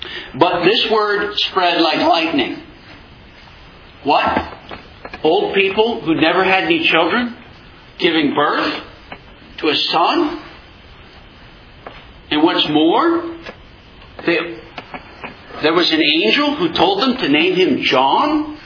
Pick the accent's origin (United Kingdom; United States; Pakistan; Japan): Japan; I grew up in Japan